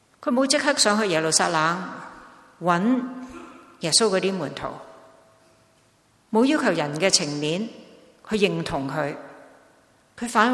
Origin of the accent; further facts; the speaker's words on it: Hong Kong; born there; 我们可以想想，我们生在香港的人，以前很多人就恨入英籍，即是当我们还是英国殖民地的时候